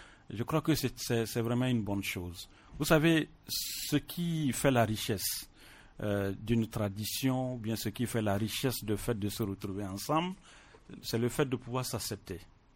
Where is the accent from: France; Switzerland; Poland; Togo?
Togo; nous sommes Togolais et nous sommes condamnés effectivement à vivre ensemble